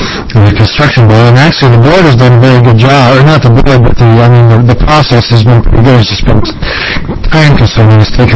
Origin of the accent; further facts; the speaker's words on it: Oregon, United States; I'm from Northeast Oregon, Altamax is where I live.